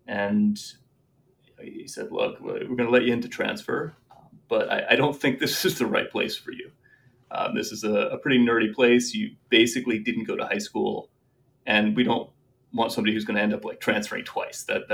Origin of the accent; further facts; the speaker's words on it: Vermont, United States; also born or lived in New York; I was born in New York, ended up growing up mostly in Vermont, and grew up as a ski racer.